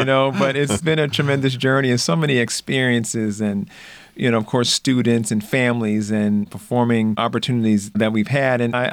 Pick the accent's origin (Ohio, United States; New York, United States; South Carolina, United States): New York, United States; Buffalo; So Buffalo's my hometown, born and raised. And in high school, I would perform and do as much as I could with my instrument throughout the area, throughout all of Western New York.